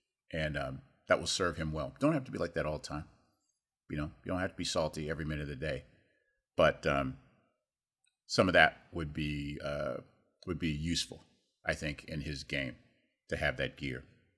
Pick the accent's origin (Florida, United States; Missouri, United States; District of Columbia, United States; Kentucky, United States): District of Columbia, United States; Washington; And I grew up in Washington, D.C., so I have a special affinity for government and titles